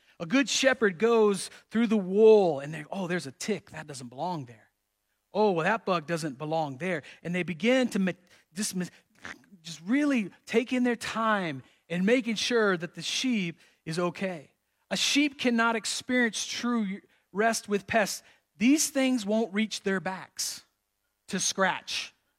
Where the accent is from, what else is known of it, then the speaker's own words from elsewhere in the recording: Florida, United States; I grew up in Florida, and we in Florida know about bugs.